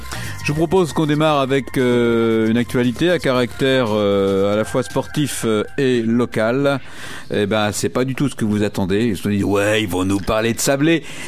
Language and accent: French; Pays de la Loire, France; Quand on va en France, bonjour, on vient de la Sarthe.